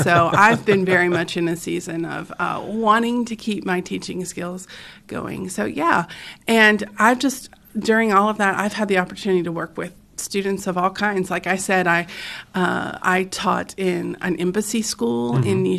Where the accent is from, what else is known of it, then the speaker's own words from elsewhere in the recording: Florence, Kentucky, United States; Well, I was born and raised just outside of Cincinnati in northern Kentucky. Florence, y'all, some people know us. That's where I grew up